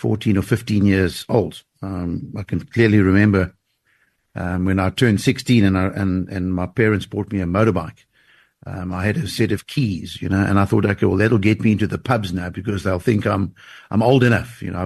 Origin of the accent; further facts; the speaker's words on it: East London, Eastern Cape, South Africa; I grew up in East London. For those listening tonight who may be familiar with East London, I was educated at Selborne College, a great boys' school right here in East London